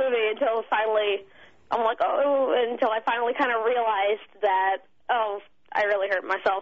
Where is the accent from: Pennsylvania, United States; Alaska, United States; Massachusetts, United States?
Massachusetts, United States; Conway; I'm from Conway, Massachusetts, and I go to school in Greenfield.